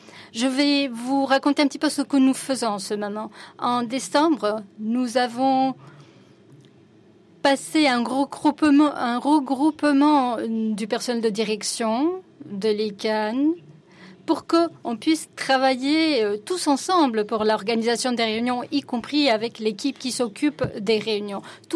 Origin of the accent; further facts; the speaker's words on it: Ghana; je viens du Ghana.